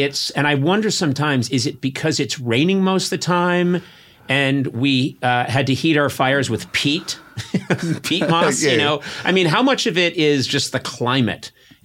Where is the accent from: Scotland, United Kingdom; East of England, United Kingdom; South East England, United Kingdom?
Scotland, United Kingdom; I'm Scottish. No matter how much I love parts of England, I fucking hate England.